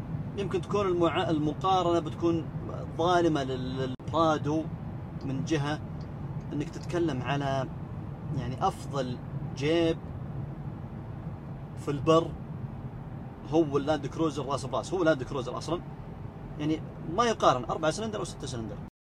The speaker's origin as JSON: {"language": "Arabic", "country": "Saudi Arabia", "said": "مع أني ما أذكر في أحد عندنا في السعودية، ما عندنا السحب والقطر والأمور هذه"}